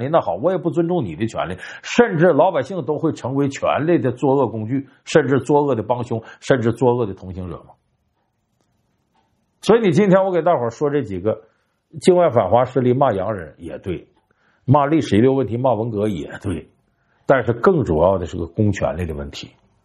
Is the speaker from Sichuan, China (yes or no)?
no; Harbin, Heilongjiang, China; 我们老家哈尔滨有一个厂子叫轴承厂